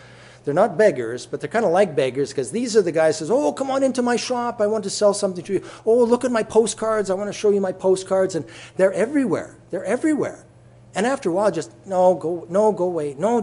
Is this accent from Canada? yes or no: yes; Canada; I had met a Jewish person who was from Montreal, from my home country as well